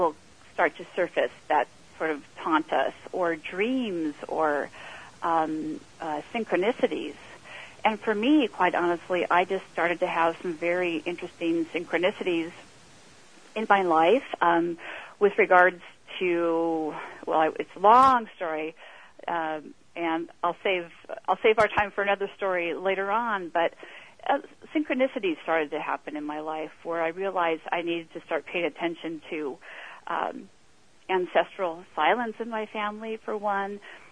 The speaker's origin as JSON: {"language": "English", "town": "Los Angeles", "region": "California", "country": "United States", "tie": "born or raised there", "said": "I grew up in Los Angeles, the suburbs of Los Angeles, and was a very quiet and shy girl."}